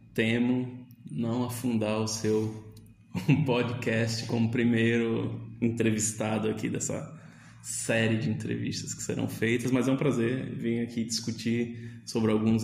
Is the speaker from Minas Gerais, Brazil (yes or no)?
no; Maceió, Alagoas, Brazil; also born or lived in Itabuna; Então, quando alguém me pergunta de onde eu sou, eu sempre falo de Maceió, né? Porque, de fato, eu me sinto alagoano, apesar de ter nascido em Itabuna, e nada contra Itabuna, muito menos a Bahia.